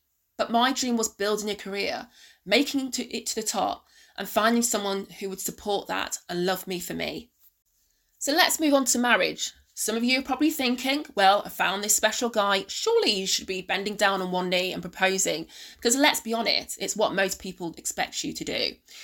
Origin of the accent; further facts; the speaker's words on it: England, United Kingdom; also born or lived in Sierra Leone; My mum, who's from Sierra Leone, moved with my dad when I was only one to have a better life in England.